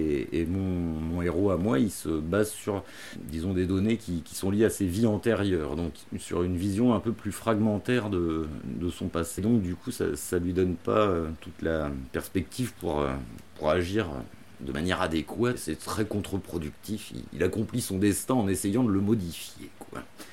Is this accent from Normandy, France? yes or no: no; Nantes, Pays de la Loire, France; Oui, alors je suis un Nantais de 40 ans tout juste.